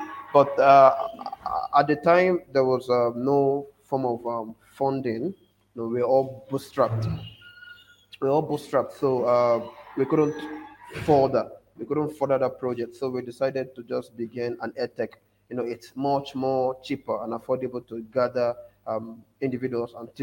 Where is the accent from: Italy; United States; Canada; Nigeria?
Nigeria; I'm from Nigeria.